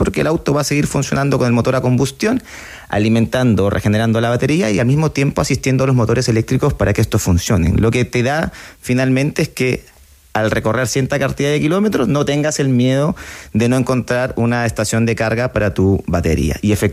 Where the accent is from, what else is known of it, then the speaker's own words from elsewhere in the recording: Peru; Soy peruano.